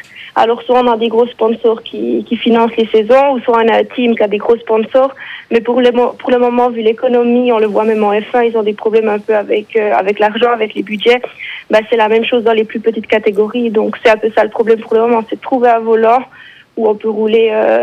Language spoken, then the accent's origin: French; Bern, Switzerland; accent: prévôtois; Accent prévôtois, naturellement. Celui-là, on ne peut pas le remplacer.